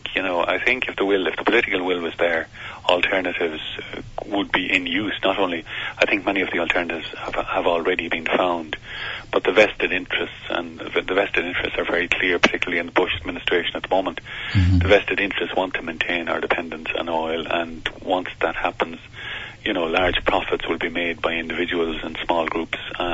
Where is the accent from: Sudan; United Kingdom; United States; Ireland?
Ireland; Longford, Leinster; In my mm-hmm. own part of the country, I come from Longford.